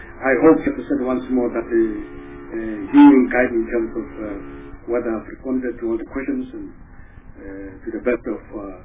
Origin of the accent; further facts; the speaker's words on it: Rustenburg, North West, South Africa; Thereafter, I went home. I'm from Rustenburg.